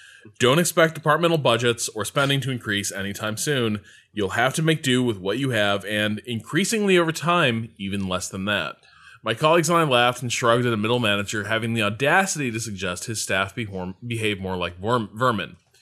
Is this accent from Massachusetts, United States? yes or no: yes; Boston, Massachusetts, United States; This is what we do. I'm from Boston.